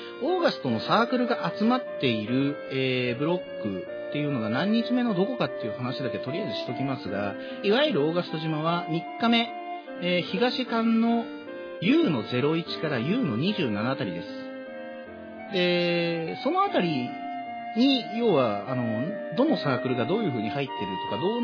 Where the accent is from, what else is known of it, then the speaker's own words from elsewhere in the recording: Chiba, Japan; なんと僕、千葉県民なんですが